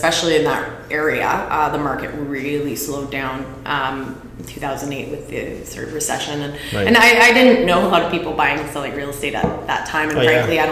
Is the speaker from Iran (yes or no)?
no; South East England, United Kingdom; I grew up in Surrey.